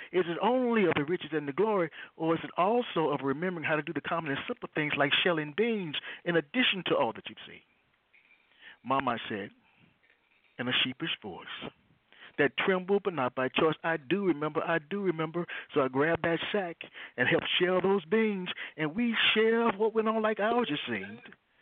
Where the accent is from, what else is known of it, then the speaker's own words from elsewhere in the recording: High Point, North Carolina, United States; well, I am from High Point, North Carolina.